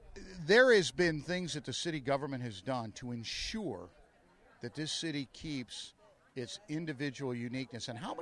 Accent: Chicago, Illinois, United States; Now, I'm from the Chicago area. We had amazing 4th of Julys.

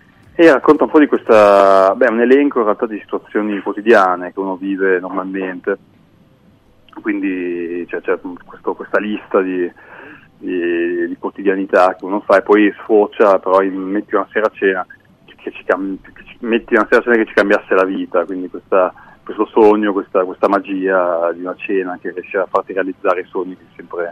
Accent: Parma, Emilia-Romagna, Italy; noi comunque siamo di Parma, siamo una città di provincia.

